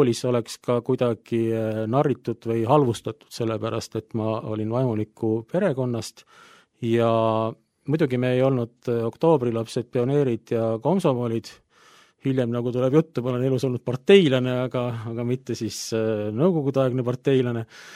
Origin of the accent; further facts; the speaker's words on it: Kuressaare, Saare County, Estonia; born there; oli sellel hetkel, kui mina sündisin, oli Kuressaare luterliku koguduse vaimulik ja me olime perega seal